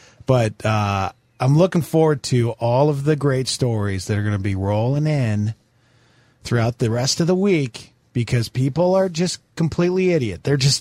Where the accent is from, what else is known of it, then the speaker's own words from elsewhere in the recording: Montana, United States; Growing up in Montana, there was we had a lot of Amish, a lot of Mennonites.